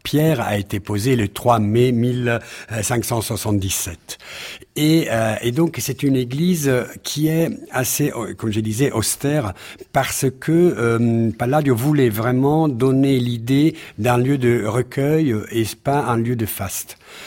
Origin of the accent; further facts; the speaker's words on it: Venice, Veneto, Italy; French is a second language; La fondamenta del Ponte Longo, le Ponte Longo et les rios del Ponte Longo donnent, oui, entre le canal de la Giudecca et la lagune.